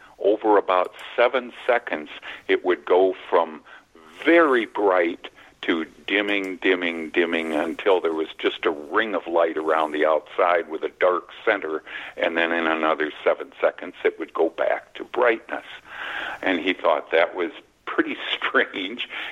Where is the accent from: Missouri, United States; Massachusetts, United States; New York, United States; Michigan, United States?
Michigan, United States; We're from Michigan. We're the only ones in America who can show you where we live by holding up our right hand, the mitten, palm facing your face.